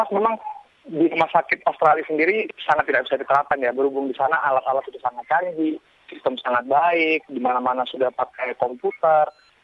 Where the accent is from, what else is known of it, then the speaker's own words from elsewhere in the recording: Papua, Indonesia; saya memang dari kecil tinggalnya di Irian. Saya sempat sebelumnya tinggal di Amerika memang, tapi cuma sebentar. Lalu ayah saya pindah ke Irian. Saya pindah di Irian, lalu saya sekolah di universitas saya di UI di Jakarta.